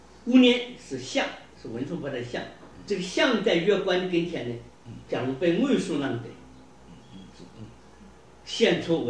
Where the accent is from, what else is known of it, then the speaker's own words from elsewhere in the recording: China; 我们中国人这个佛尘还是跟印度人学的